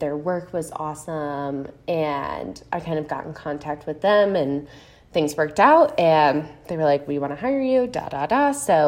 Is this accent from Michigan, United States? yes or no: no; Chicago, Illinois, United States; And I'm from the Chicago area, so Midwest gal all around.